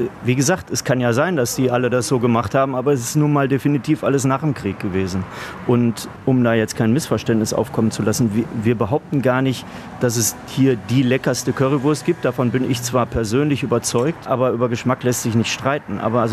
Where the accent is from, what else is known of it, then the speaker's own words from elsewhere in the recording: Essen, North Rhine-Westphalia, Germany; Ich komme ja hier aus Werden und weiß, wie scharf da scharf ist.